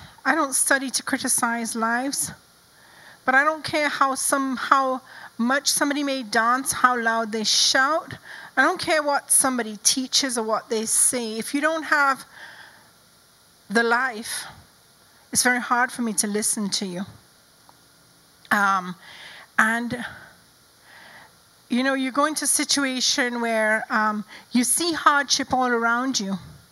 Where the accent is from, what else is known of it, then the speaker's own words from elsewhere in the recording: Jamaica; I grew up in Jamaica.